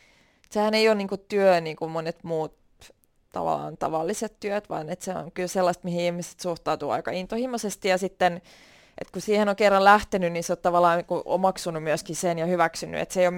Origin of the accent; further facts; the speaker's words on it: Turku, Southwest Finland, Finland; mä olen sellainen tyypillinen turkulainen, joka on syntynyt täällä ja sitten ei ole lähtenyt ikinä mihinkään.